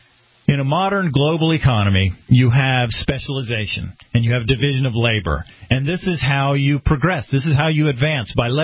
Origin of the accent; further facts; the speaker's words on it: United States; Americans, I'm an American, damn it, and this is my specialty and I want to do it